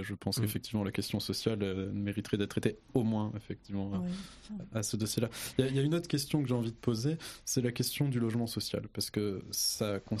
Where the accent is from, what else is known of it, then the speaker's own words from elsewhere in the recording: France; Je pense à la France, parce que je suis français qui trie aussi